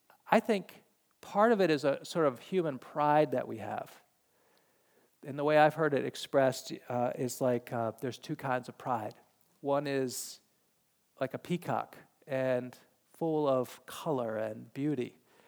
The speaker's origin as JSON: {"language": "English", "region": "New England", "country": "United States", "tie": "born or raised there", "said": "I've grown up and I was raised in New England, and thank you for not holding that against me."}